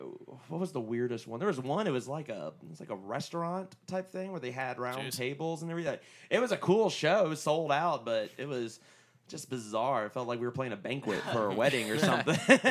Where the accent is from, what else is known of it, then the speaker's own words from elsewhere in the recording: Houston, Texas, United States; I mean, we're from Houston, you could play 3 or 4 local shows that are literally an hour and a half apart from one another